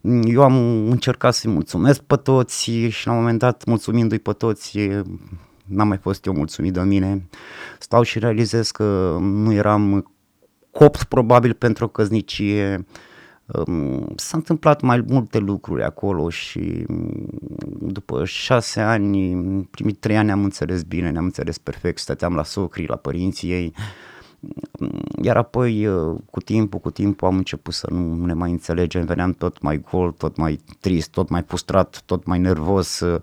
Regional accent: Ploiești, Prahova, Romania; born there; Deci m-am născut în Ploiești, într-o familie de oameni simpli, muncitori, tata era strungar, mama era vânzătoare la un magazin. Sunt singurul băiat în familie, mai am 3 surori.

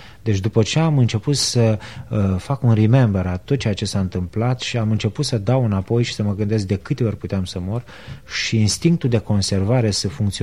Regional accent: Brăila, Brăila County, Romania; Eu sunt din Brăila, cum am spus, și nu știu dacă din păcate sau din fericire am avut experiența vieții.

